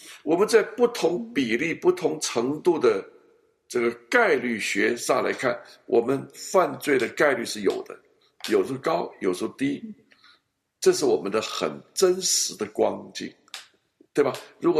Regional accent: Guangzhou, Guangdong, China; 我记得我小的时候啊，我在广州长大

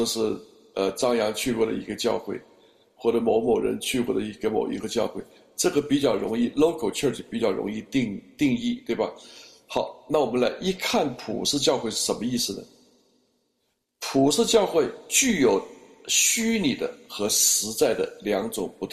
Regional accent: China; now in Paris, France; 我就告诉他，我说我是中国人

